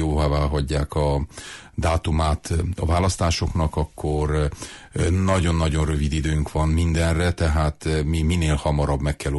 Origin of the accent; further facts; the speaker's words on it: Sovata, Mureș County, Romania; mert én szovátaiként ugyanúgy ellátom a megyei elnöki tisztséget